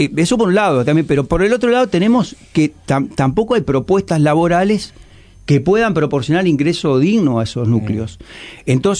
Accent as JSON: {"language": "Spanish", "country": "Uruguay", "said": "no nos debe conformar de todas formas como mismo uruguayos"}